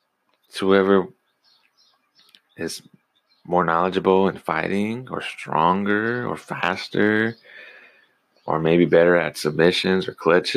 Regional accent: United States; I know I'm American.

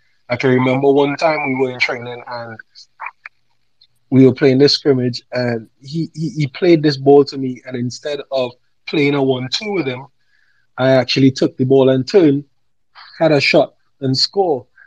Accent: Trinidad & Tobago; I mean, I come from Trinidad and Tobago, you understand?

